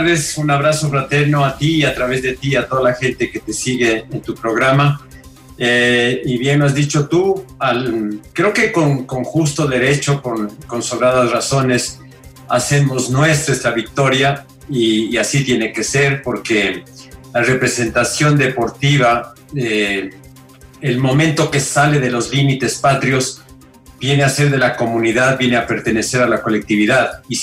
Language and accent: Spanish; Ecuador; es muy importante para nosotros como ecuatorianos porque nos sentimos identificados con esta capacidad de lograr